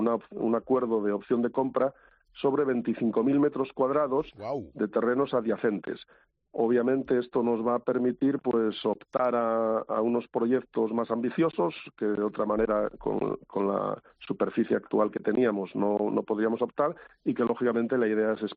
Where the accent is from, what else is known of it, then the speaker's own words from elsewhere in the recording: Asturias, Spain; Hombre, pues ya te digo yo que yo soy asturiano y que vendo Asturias y su gastronomía